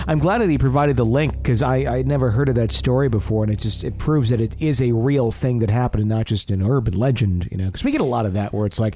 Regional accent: Lubbock, Texas, United States; I grew up in Lubbock and never heard a word about this, which is just amazing to me

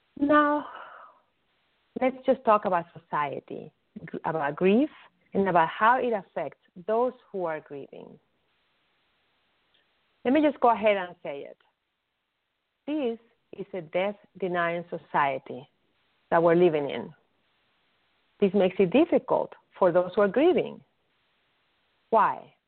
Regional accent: Venezuela; In the Latin culture, I'm originally from Venezuela, the Latin culture is even worse.

